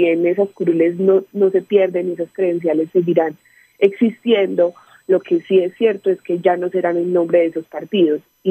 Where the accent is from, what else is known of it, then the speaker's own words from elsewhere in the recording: Carmen de Atrato, Chocó, Colombia; also born or lived in Ciudad Bolívar; realmente vivo en el Carmen de Atrato desde hace 27 años. Nací en Ciudad Bolívar, Antioquia, que es un municipio al lado, pero por un accidente del tiempo. Pero soy oriunda del Carmen de Atrato. Es un municipio, el municipio más frío del Chocó